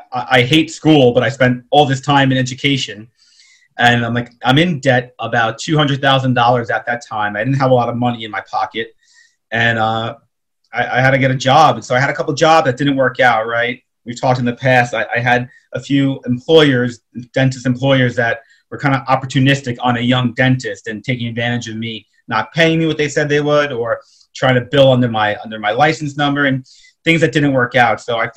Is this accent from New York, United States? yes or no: yes; New York, United States; I grew up on Long Island, about 30 miles west of where we are right now, east rather. And so I grew up on Long Island.